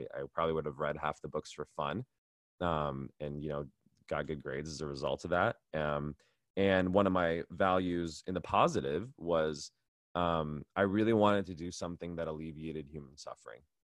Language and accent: English; San Diego, California, United States; also born or lived in East Coast; I'm a SoCal kid. I grew up in San Diego. I spent 4 years in the East Coast. There was a little bit of a longing for me to come back home.